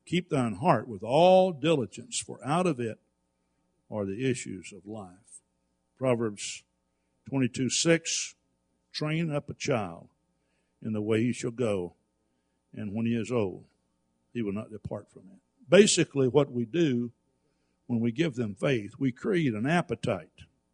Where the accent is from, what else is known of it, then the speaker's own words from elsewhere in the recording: the South, United States; I develop an appetite for Southern food because I grew up in the South.